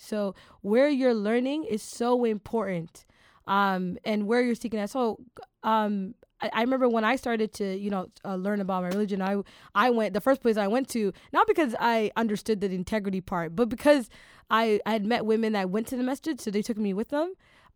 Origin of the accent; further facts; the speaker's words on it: Toronto, Ontario, Canada; our next listener is from all the way Toronto, my hometown